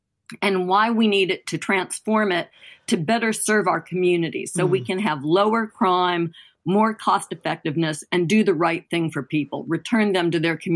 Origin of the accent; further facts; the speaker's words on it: Alabama, United States; That was important both in Alabama, my home state, where we launched an investigation into the state's prisons